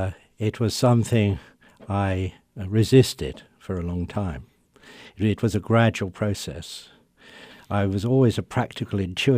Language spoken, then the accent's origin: English; United Kingdom; I come from Britain originally.